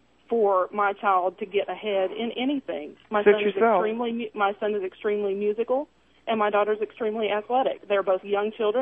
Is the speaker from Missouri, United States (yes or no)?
no; Texas, United States; I'm from Texas, thank you.